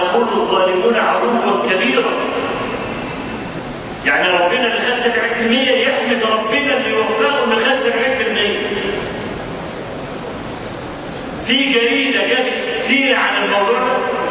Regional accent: Egypt; أن الفضائيات عندنا في مصر

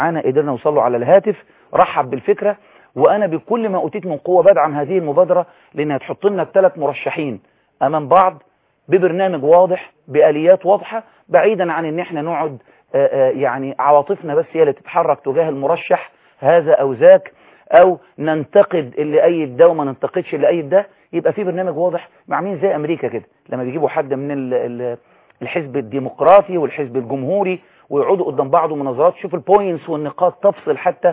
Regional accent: Egypt; عندنا في مصر

